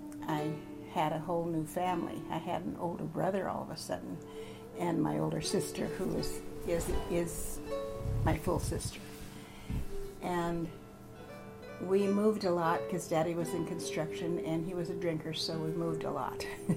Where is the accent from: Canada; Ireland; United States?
United States; Montana; I grew up in Montana with my mother, and she remarried when I was four or five, and then my stepfather raised me.